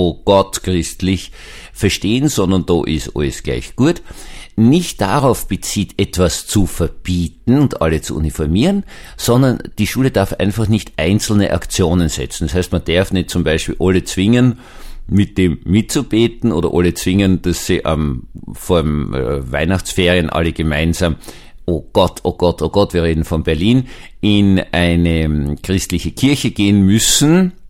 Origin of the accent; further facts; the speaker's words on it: Austria; ich kenne mich da als Österreicher nicht aus, weil wir haben nur ein Verfassungsgericht für ganz Österreich